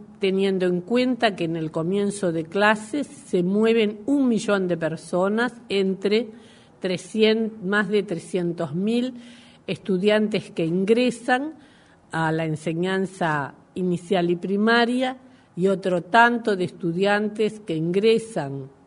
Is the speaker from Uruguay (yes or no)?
yes; Uruguay; Lo que sí debemos, como uruguayos, trabajando por un solo Uruguay